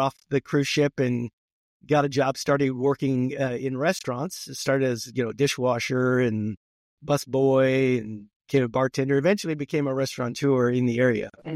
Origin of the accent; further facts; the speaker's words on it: California, United States; now in Kansas City, United States; I grew up in Southern California, along the coast, right near the Port of Los Angeles, great middle class to high income neighborhood, although we weren't high income.